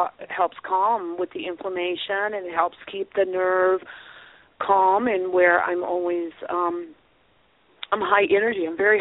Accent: California, United States; now in Massachusetts, United States; So I grew up in California, and it was always hot there growing up, and it's hot here.

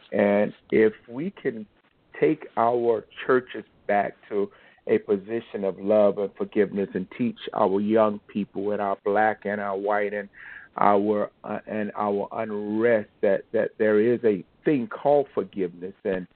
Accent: South Carolina, United States; I'm from South Carolina, and we're such a state of hospitality, but yet also a state of unrest. And I grew up in a large family

